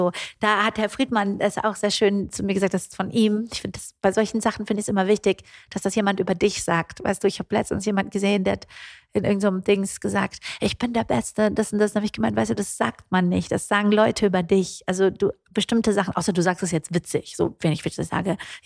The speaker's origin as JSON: {"language": "German", "town": "Frankfurt", "region": "Hesse", "country": "Germany", "tie": "born or raised there", "said": "Ich bin hier in Frankfurt aufgewachsen mit jeder Menge Sinti und Roma an meiner Schule."}